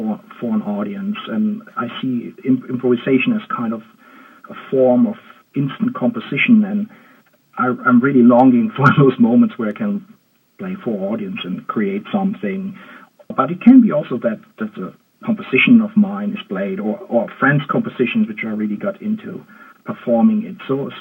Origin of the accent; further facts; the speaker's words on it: Rhineland-Palatinate, Germany; growing up in Germany, where I am right now, Rhineland-Palatinate, there was a lot of music around